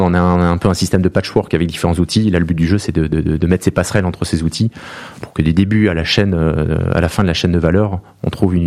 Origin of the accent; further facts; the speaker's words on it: Nouvelle-Aquitaine, France; je m'ouvre bien entendu un peu plus loin que ma Gironde natale